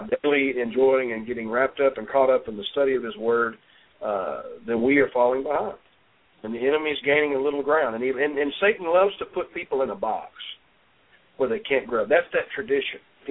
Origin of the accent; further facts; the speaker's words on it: the South, United States; So a lot of people, if they're from the South, will be angry, but I'm from the South too, so I understand that word ain't.